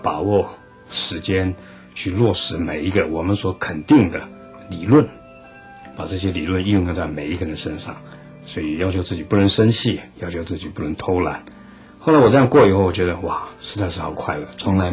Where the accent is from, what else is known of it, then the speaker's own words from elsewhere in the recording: China; 我们中国人比较刻板嘛，我们甚至夫妻谈爱都不敢跟对方表达嘛。